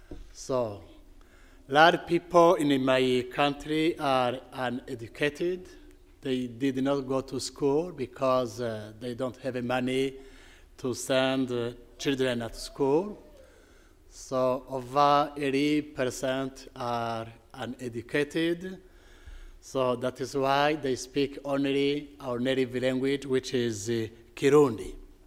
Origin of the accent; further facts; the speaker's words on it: Burundi; And I am from Burundi, the very tiny country in the central east of Africa.